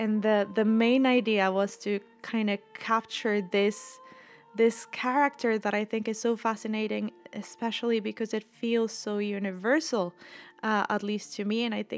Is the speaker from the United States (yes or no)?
no; Colombia; I grew up in Colombia. I come from a family of two cultures, Italian, Colombian.